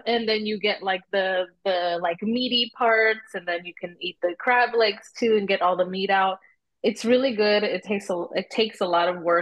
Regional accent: Los Angeles, California, United States; now in Maryland, United States; I'm originally from LA, from the Valley. So 818, if anybody's listening in. And then I moved out to Maryland 2 years ago.

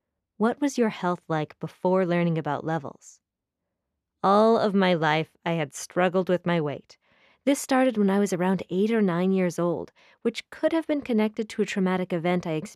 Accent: Mexico; I've never had it. I grew up in Mexico.

